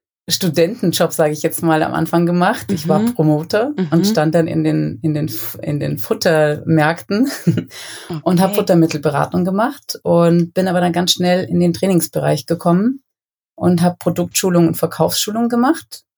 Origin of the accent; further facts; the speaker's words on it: Munich, Bavaria, Germany; Ich bin ja auch ein Münchner Kindl.